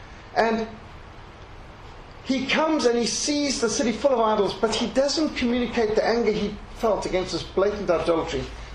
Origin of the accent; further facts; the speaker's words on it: Zimbabwe; moved away; Now, where I grew up in Rhodesia, they would throw the wooden duster